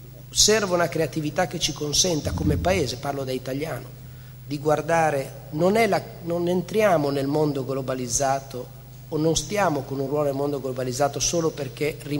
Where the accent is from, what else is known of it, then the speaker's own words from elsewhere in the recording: Emilia-Romagna, Italy; Lo dico da Emiliano Romagnolo con qualche autocritica.